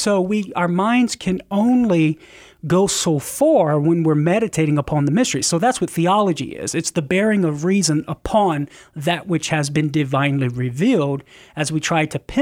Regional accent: Marietta, Louisiana, United States; now in San Diego, United States; all of the Catholic churches here in San Diego and in my hometown in Marietta, back in Louisiana.

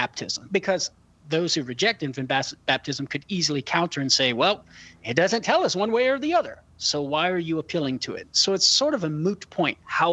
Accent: Louisiana, United States; I can have a hard time pronouncing that one as a Cajun.

